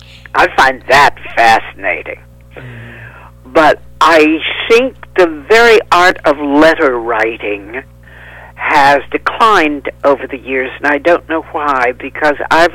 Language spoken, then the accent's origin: English; the South, United States; born there; And I was born in the South